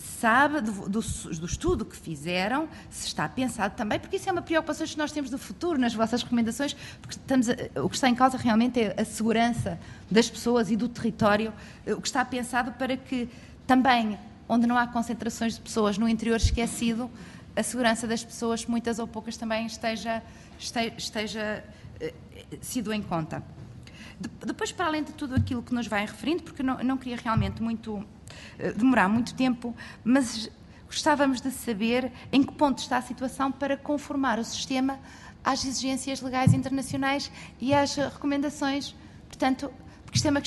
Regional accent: Viana do Castelo, Portugal; eu sou de Viana do Castelo, portanto não me deixou logo tranquila

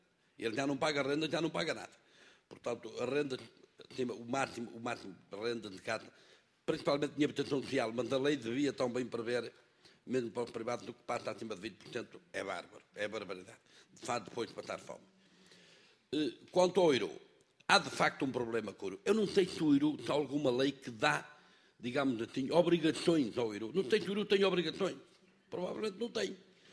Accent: Guimarães, Norte, Portugal; sou de Guimarães.

